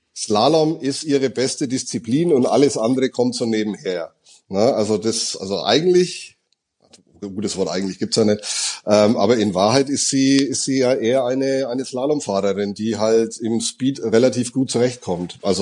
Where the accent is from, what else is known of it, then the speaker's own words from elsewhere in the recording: Germany; Gut, als Deutscher bin ich näher an den Niederlanden als ihr, aber das ist auch das Einzige.